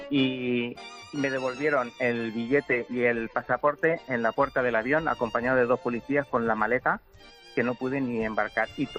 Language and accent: Spanish; Castilla-La Mancha, Spain; Pues yo primero decir que soy un fósforo manchego casado con una andaluza